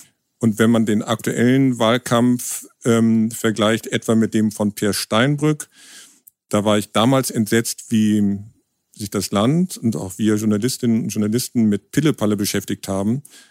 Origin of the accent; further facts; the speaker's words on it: Bonn, North Rhine-Westphalia, Germany; now in Hamburg, Germany; Ich komme aus Bonn, also der alten Hauptstadt, wohne in Hamburg